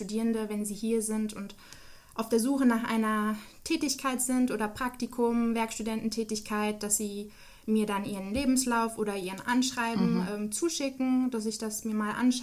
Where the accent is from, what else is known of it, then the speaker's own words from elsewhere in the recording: Hesse, Germany; Das war in meiner Heimatstadt, in der Nähe von, also zwischen Hanau und Frankfurt.